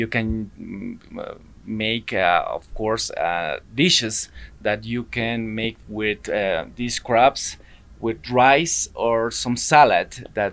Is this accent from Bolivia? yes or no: yes; Villamontes, Tarija, Bolivia; English is a second language; I'm from Villamontes.